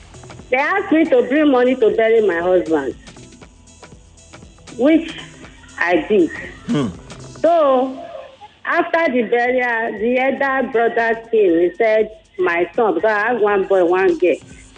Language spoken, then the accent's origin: English; Edo, Nigeria; I'm from Edo State.